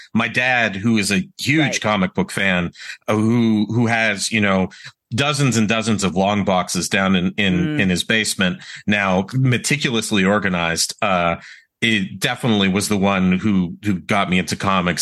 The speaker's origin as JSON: {"language": "English", "town": "Edmonton", "region": "Alberta", "country": "Canada", "tie": "born or raised there", "said": "No, I grew up in Edmonton, which is actually where I live now. It's still in Canada, but not in Toronto."}